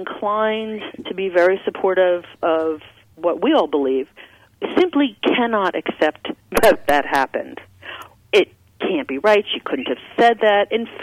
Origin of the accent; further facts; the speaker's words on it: United States; But I'm an American, and that's what our Constitution is all about.